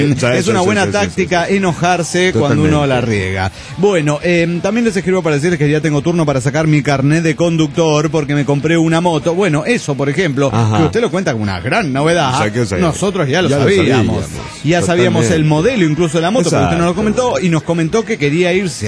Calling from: Santa Fe, Argentina; de Santa Fe, Argentina.

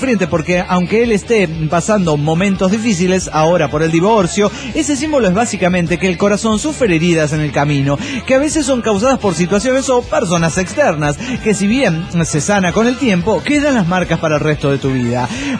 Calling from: Costa Rica; de Costa Rica.

